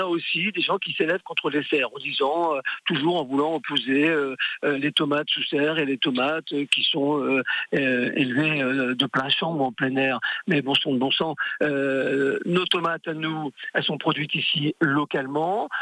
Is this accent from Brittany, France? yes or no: yes; Brittany, France; Chez nous, dans le Finistère